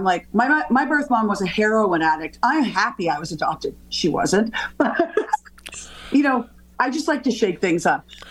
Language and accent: English; Canada; My mother was born and raised in Ireland. My father was born and raised. He went from Lithuania to London. So I'm first gen Canadian.